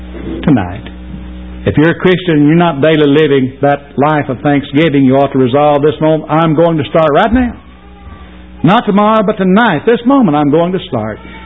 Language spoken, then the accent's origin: English; Tennessee, United States; Now, I grew up over in West Tennessee, halfway between Lane's Ferry and Dewdrop Inn. I know what it's like to hoe cotton and pick cotton.